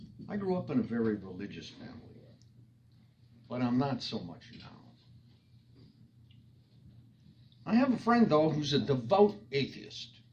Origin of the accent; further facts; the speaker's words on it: New York City, New York, United States; born there; As you may know, I was born in New York City, the Upper East Side. Although I recently moved out west for the movie business, of course.